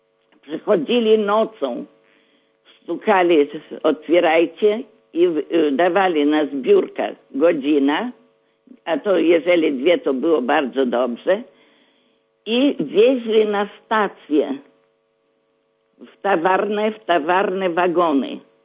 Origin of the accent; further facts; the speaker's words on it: Vievis, Vilnius County, Lithuania; I chociaż ja z Jewia